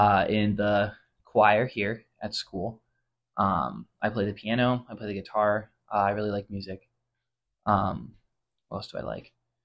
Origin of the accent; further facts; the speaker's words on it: Maryland, United States; I am from Cecil County, Maryland.